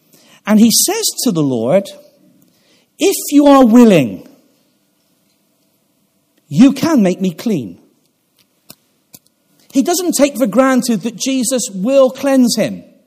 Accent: Stroud, South West England, United Kingdom; When I was a little boy, growing up in Stroud in Gloucestershire

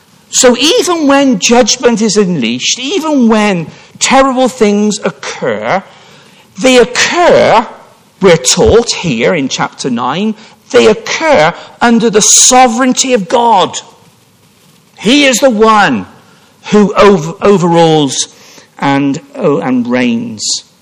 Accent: Stroud, South West England, United Kingdom; So when I grew up in Stroud

